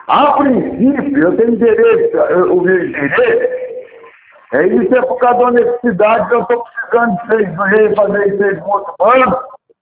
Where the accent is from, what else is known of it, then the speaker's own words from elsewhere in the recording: Mato Grosso do Sul, Brazil; Eu sou aqui do Mato Grosso, sou do Mato Grosso do Sul. Aqui, essa é a terra das águas, né? Tem muito rio, né? Muito peixe. Eu sou da cidade de cá.